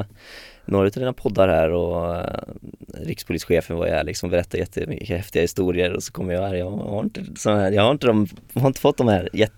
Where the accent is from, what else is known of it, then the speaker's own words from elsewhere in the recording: Strömstad, Västra Götaland County, Sweden; för risken fanns ju ändå, även att jag skulle hamna liksom i min hemstad Strömstad.